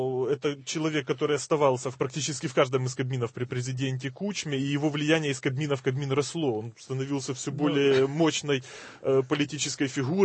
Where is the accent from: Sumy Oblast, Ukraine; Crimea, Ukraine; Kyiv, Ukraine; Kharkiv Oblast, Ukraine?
Sumy Oblast, Ukraine; Sumy; Я из Сум.